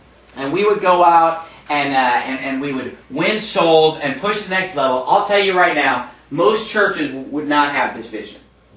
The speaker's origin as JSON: {"language": "English", "town": "Phoenix", "region": "Arizona", "country": "United States", "said": "You know, I'm from Phoenix, okay? And in Phoenix, where I live, there are a lot of good churches."}